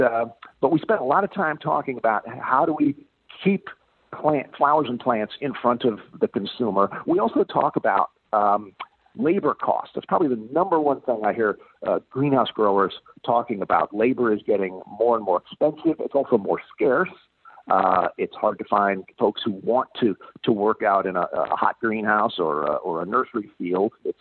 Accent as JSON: {"language": "English", "region": "Florida", "country": "United States", "tie": "born or raised there", "said": "I grew up in Florida where, gosh, during the extreme of, you know, July or August, even at night, it's, you know, 9 or 10 at night, it's still 85 degrees and 90% humidity."}